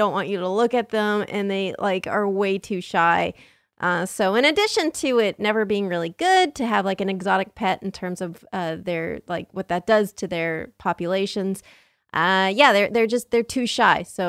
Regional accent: San Diego, California, United States; Yeah, I grew up in San Diego, so you'd go to the beach and you'd just dig a hole and sit in that hole.

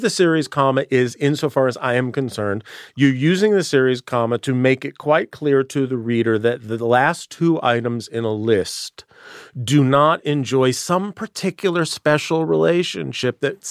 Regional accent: United States; I'm patriotic American.

